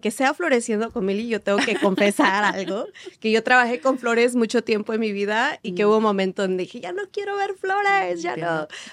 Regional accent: New York, United States; yo crecí en Nueva York y mis padres migraron a Estados Unidos en los 80s y se conocieron en un barrio que se llama East Harlem. Y mi mamá migró de las montañas de Guerrero

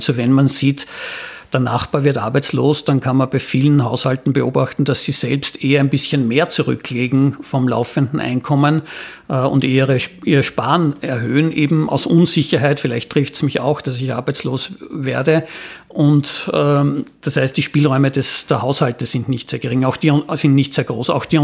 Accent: Upper Austria, Austria; Dem österreichischen Staat gehört der Attersee. Wie viel ist der Attersee wert? Ja, ich würde sagen, ganz viel, weil ich komme selber aus der Gegend.

